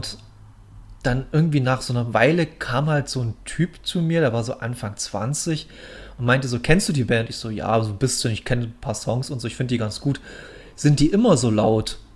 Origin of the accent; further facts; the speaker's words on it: Munich, Bavaria, Germany; Ich war ja in meinem Urlaub in München unten, in meiner alten Heimat